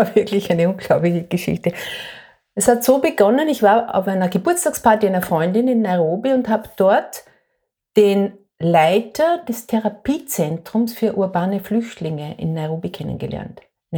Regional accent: Austria; moved away as an adult; ich komme aus Österreich und bin da super ausgebildet in verschiedensten Skills

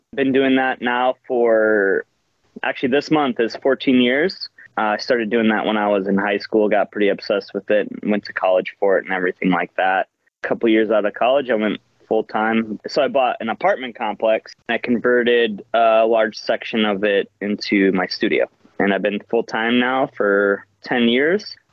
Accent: South Dakota, United States; So, you know, we're from South Dakota. Can't just drive straight to the New England area.

